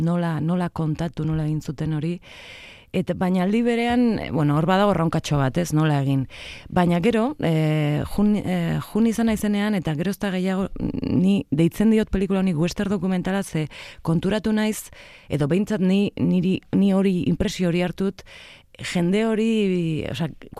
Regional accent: Vitoria-Gasteiz, Basque Country, Spain; also born or lived in Bilbao; ni Bilbon jaioa naiz, baina hasi txikitan eta nerabe garaia Gasteizen bizi izan nintzen, ez? Orduan arabatarra ere pixkat sentitzen naiz, o gasteiztarra behintzat.

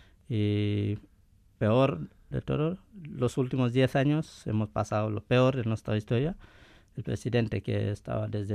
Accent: Guinea; also born or lived in Gambia; Yo soy de Guinea, nací en Gambia, pero soy de Guinea.

